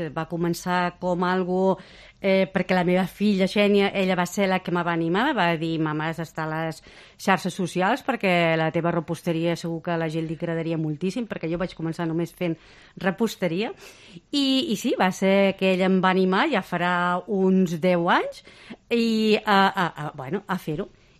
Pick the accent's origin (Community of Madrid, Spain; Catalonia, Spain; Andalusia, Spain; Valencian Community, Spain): Catalonia, Spain; La Bisbal d'Empordà; al meu poble, a la Bisbal d'Empordà, que soc bisbalenca, em coneixen